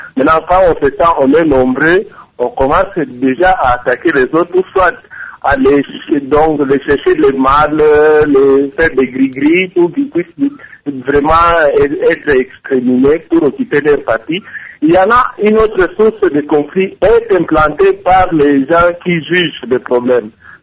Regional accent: Katanga, DR Congo; Mais moi, je suis sur Katanga, je suis originaire du territoire de Congo.

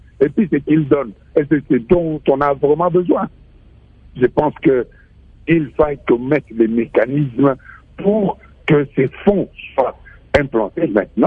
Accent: DR Congo; Nous sommes tous des Congolais, hein.

